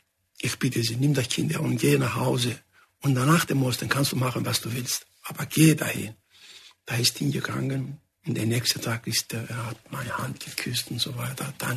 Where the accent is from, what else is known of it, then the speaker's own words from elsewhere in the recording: Greece; German is a second language; now in Germany; Ich bin Grieche und ich bleibe auch Grieche. Aber das Leben, was ich erlebt habe, mit meiner Familie, mit meinen Kindern, ist in Deutschland.